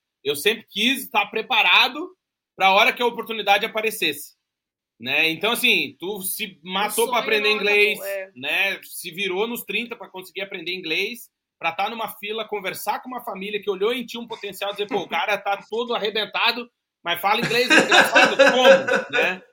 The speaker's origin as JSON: {"language": "Portuguese", "region": "Rio Grande do Sul", "country": "Brazil", "said": "Lá no sul do Brasil, eu sou do sul do Brasil, e a gente tem uma expressão lá gaúcha"}